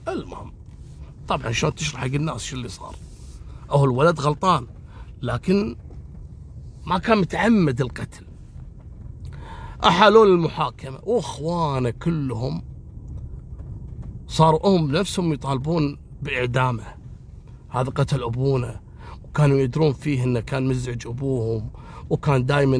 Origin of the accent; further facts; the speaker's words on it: Kuwait; مستأجرتها في منطقة العديلية عندنا في الكويت